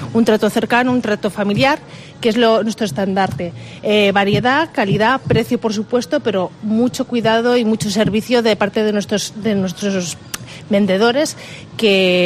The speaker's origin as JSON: {"language": "Spanish", "town": "Castellón", "region": "Valencian Community", "country": "Spain", "tie": "born or raised there", "said": "nosotros somos gente de Castellón, nacida en Castellón"}